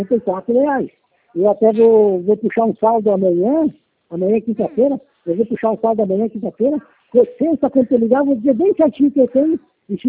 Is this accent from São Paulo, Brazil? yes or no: no; Rio Grande do Sul, Brazil; Não, eu sou do Rio Grande do Sul, eu moro aqui no Rio Grande do Sul, aqui na Grande do Sul. Eu não sou daqui, sou do Rio Grande do Sul.